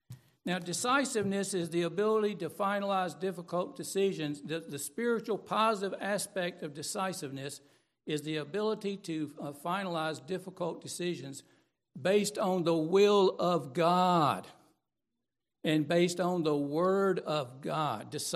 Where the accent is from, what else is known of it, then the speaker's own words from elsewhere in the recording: Phenix City, Alabama, United States; when I grew up in Phoenix City, Alabama, there was the Golden Rule Cafe.